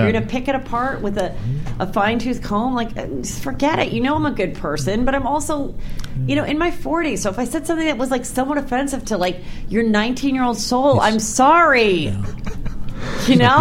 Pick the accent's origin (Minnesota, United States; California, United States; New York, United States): California, United States; 818 till I die. Yeah. born and raised in the Valley myself, so I appreciate his Reseda roots.